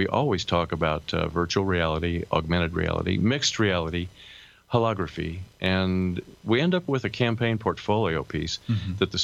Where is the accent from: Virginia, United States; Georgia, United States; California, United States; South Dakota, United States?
Georgia, United States; Atlanta; I'm from Atlanta, Georgia, and I've been teaching in this program for about almost 10 years.